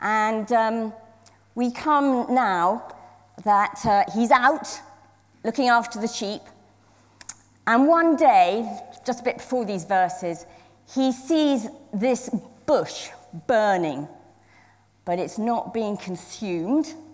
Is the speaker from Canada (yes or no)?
no; Scotland, United Kingdom; I was brought up in Scotland, and we were not allowed to go on the hill. We call mountains hills in Scotland.